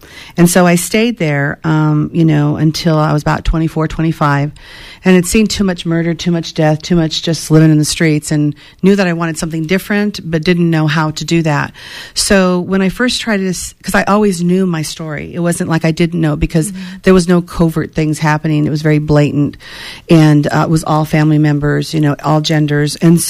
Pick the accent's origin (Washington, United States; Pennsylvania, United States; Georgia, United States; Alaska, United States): Alaska, United States; born there; I'm a Territorian, because I was born in Alaska before it was admitted into the Union